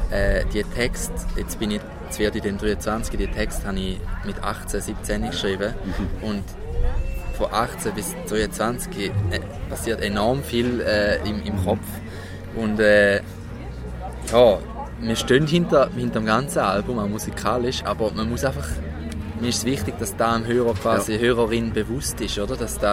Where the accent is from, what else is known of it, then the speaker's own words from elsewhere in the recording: Switzerland; meine Eltern kommen aus Deutschland, aber ich bin also in der Schweiz aufgewachsen, aber daheim reden wir wirklich Hochdeutsch